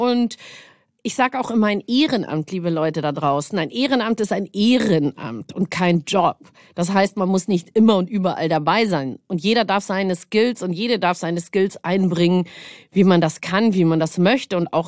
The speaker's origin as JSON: {"language": "German", "town": "Munich", "region": "Bavaria", "country": "Germany", "said": "Aufgrund meiner genetischen Historie bin ich auch aus München"}